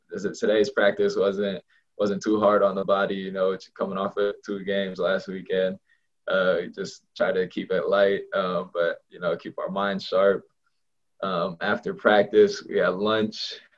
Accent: California, United States; Obviously, I'm from Southern California, so one of my favorite rappers is

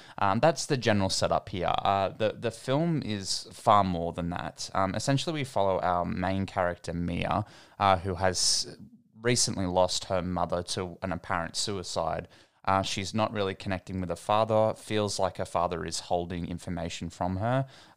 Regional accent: Australia; As an Australian myself, we have such talented filmmakers and people working.

